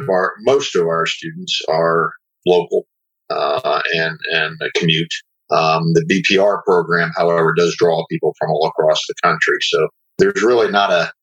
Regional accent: Pennsylvania, United States; I'm originally from Eastern Pennsylvania. I went to community college there.

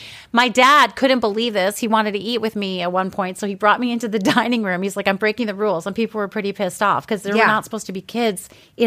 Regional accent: New York, United States; also born or lived in Los Angeles; Like, I grew up in New York. I lived in L.A. for, you know, 5.5 years. I've lived in these cities that people want to go to, and Seattle happens to be one of them, or it was.

